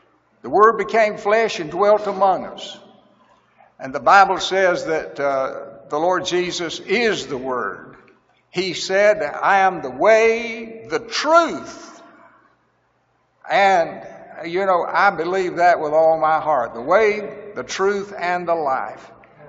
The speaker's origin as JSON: {"language": "English", "region": "South Carolina", "country": "United States", "said": "I'm not a scholarly. I come from South Carolina. We say is and ain't, tis and all that, and yep and nope and y'all."}